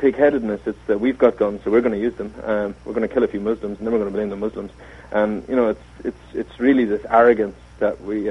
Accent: Ireland; As an Irish person, it goes deep, you know.

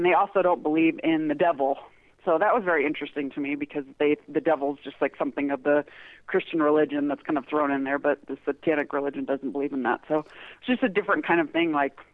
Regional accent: Colorado, United States; I grew up in Colorado, and these events took place within Colorado.

